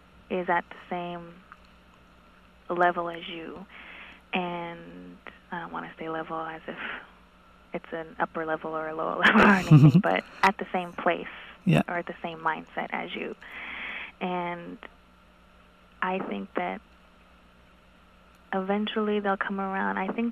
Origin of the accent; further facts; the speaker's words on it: Arizona, United States; so where I'm from Arizona, and I'm from the Navajo Reservation